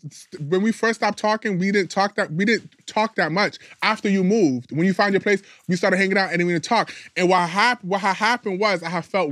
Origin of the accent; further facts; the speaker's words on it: New York, United States; We grew up in New York. It's different.